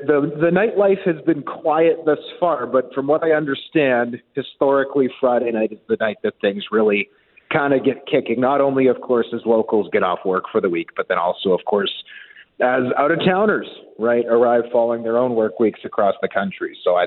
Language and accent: English; Winnipeg, Manitoba, Canada; I'm from Winnipeg, so I'm pretty tough.